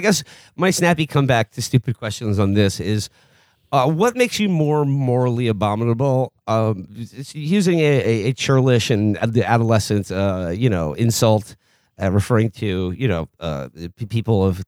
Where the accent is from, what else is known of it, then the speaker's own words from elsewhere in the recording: New York, United States; even as a New Yorker, I got to give it up to Big Poppy and his wonderful blunts.